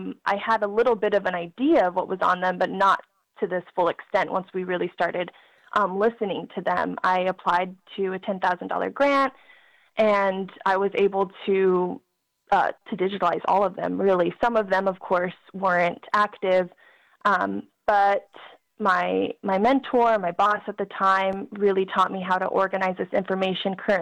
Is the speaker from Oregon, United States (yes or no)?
no; Tucson, Arizona, United States; And, you know, I'm from Tucson, Arizona.